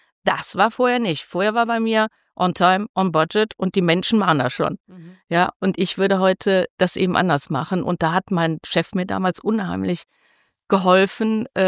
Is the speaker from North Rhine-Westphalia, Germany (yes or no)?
yes; North Rhine-Westphalia, Germany; Jetzt komme ich aus dem Rheinland